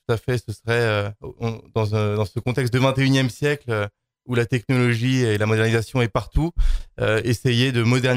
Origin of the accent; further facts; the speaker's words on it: Drocourt, Île-de-France, France; Alors moi, je suis un enfant des Yvelines. J'ai grandi à Drocourt. J'ai fait ma scolarité dans les Yvelines, à l'ISSOU Jacques Cartier notamment, au lycée Condorcet.